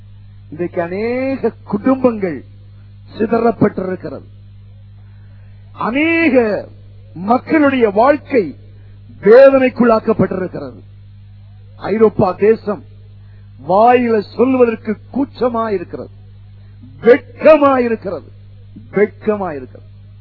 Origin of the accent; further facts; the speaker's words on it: India; இந்தியாவில் என்னுடைய சின்ன வயதுல நான் சைக்கிள் ஓட்டும் போது